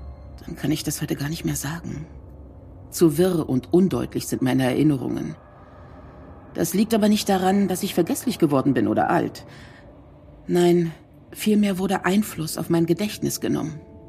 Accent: Sinaia, Prahova, Romania; Ich stamme aus Rumänien, aus einer Kleinstadt namens Sinaia, die oberhalb von Bukarest.

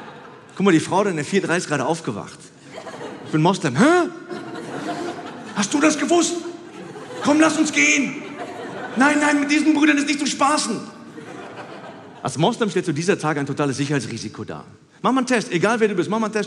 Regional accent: Cologne, North Rhine-Westphalia, Germany; Ich komme hier aus Köln. Ich bin Moslem.

